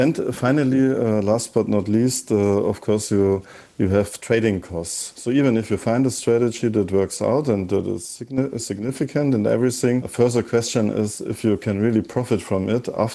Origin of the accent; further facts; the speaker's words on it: Germany; accent: German; English is a second language; So my accent is, I guess, even stronger German than yours.